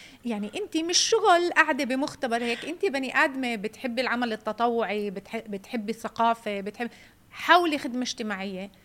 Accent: Bethlehem, West Bank, Palestine; also born or lived in Kuwait; عايشة وتربيت وكبرت في بيت لحم.

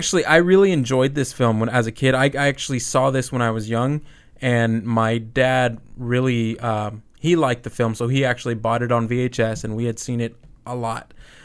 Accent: San Antonio, Texas, United States; I am from San Antonio, home of the Alamo

